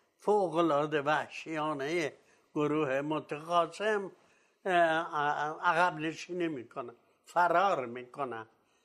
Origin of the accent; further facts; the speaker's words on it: Rafsanjan, Kerman, Iran; also born or lived in Paris, Sirjan; در من در اونجا متولد شدم، بعد از یه مدت کوتاهی هم که تحصیلات ابتدایی آغازش بود، از پاریس به رفسنجان منتقل شد.